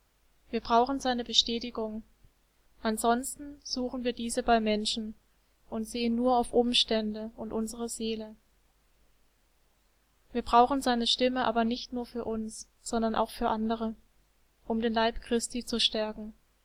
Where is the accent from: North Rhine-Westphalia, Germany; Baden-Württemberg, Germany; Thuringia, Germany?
Baden-Württemberg, Germany; Geboren bin ich am 23. Oktober 1988. Aufgewachsen in Baden-Württemberg in einem katholischen Elternhaus.